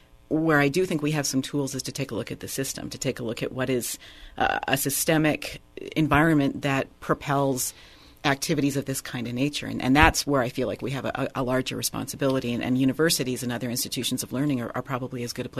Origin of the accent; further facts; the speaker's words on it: Canada; I am Canadian